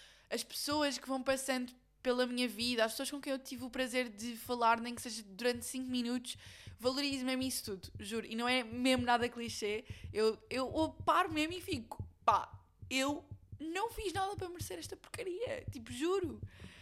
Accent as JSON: {"language": "Portuguese", "country": "Portugal", "said": "Eu disse, ah, sou de Portugal."}